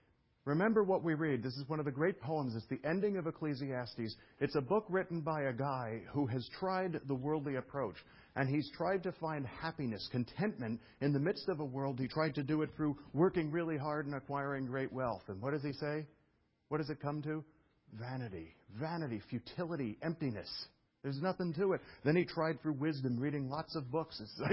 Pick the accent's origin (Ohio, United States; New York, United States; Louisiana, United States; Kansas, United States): New York, United States; Brooklyn; I don't know. I'm from Brooklyn, but I've actually heard this before.